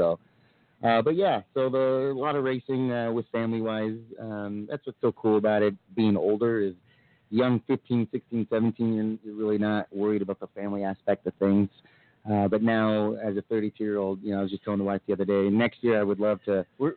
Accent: Las Vegas, Nevada, United States; Yeah, I was born and raised here in Vegas.

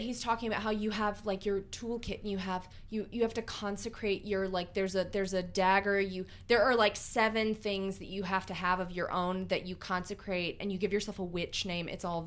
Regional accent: Bible Belt, United States; And I grew up in the Bible Belt, so I know these people

